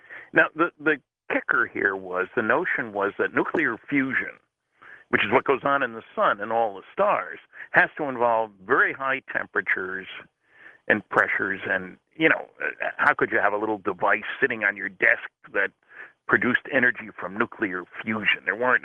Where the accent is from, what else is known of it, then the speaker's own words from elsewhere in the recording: Linden, New Jersey, United States; I grew up in Linden, New Jersey. He grew up in the next-door town, Rahway, New Jersey.